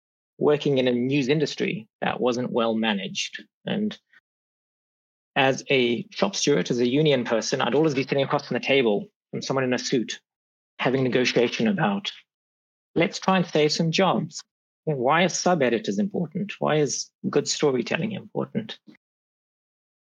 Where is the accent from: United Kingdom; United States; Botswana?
Botswana; also born or lived in Eswatini; So I was born in Eswatini. It was then Swaziland, known as Swaziland. I grew up in Botswana, started my journalism career in South Africa.